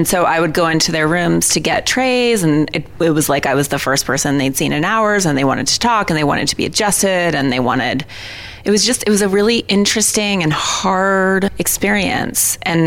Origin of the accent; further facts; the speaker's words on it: Missoula, Montana, United States; So I grew up in Missoula, which is this liberal college town outside of town with horses.